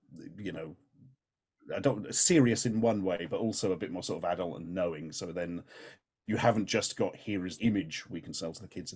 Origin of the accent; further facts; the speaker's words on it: East of England, United Kingdom; I'm from Norfolk in the UK